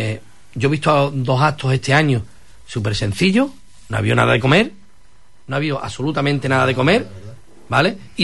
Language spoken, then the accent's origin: Spanish; Huelva, Andalusia, Spain; yo ayudo a mi Huelva, a mi tierra